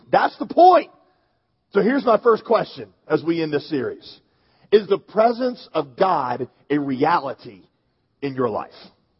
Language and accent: English; Southern United States, United States; Now listen, I am a Southerner. I love the South. I know the South is not a direction, it's a way of life. I am one of us.